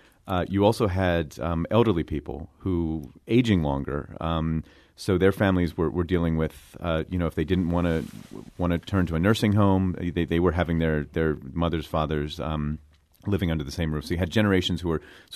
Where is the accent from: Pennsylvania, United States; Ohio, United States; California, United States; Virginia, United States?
Pennsylvania, United States; Pittsburgh; now in Washington, United States; So we're in Washington, and I'm really happy to be there. But I'm from Pittsburgh.